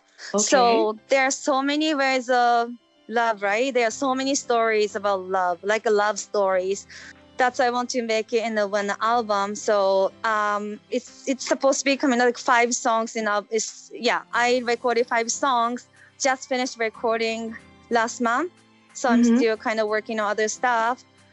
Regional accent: Sapporo, Hokkaido, Japan; English is a second language; moved away as an adult; now in Vancouver, Canada; because I'm from Sapporo.

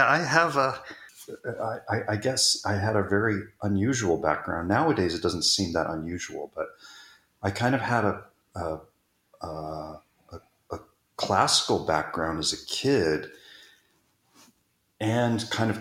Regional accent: Texas, United States; although I grew up in Texas, but still going to Nashville didn't make sense.

